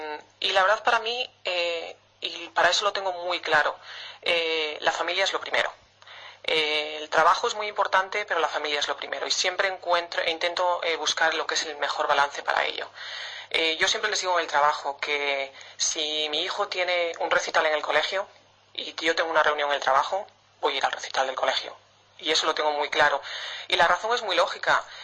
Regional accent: Spain; accent: Spanish; Spanish is a second language; Yo creo que todo el mundo ya está acostumbrado a mi acento español, hablando en inglés, y ya creo que nadie protesta.

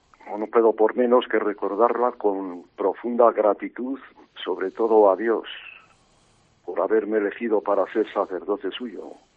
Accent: Villasarracino, Castile and León, Spain; born there; Yo nací en Villasarracino, un pueblo a quien Dios bendijo con abundantes vocaciones de sacerdotes, de religiosos y de religiosas.

